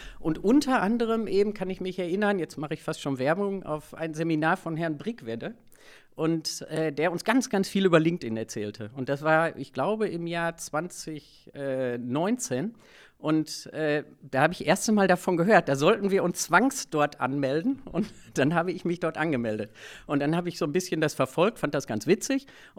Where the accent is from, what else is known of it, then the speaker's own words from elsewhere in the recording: Marl, North Rhine-Westphalia, Germany; born there; Gebürtig komme ich aus Mahl.